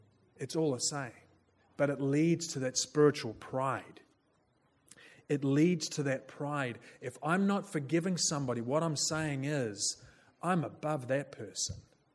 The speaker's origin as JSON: {"language": "English", "country": "New Zealand", "lives_now": "Berkeley, United States", "said": "I'm from New Zealand."}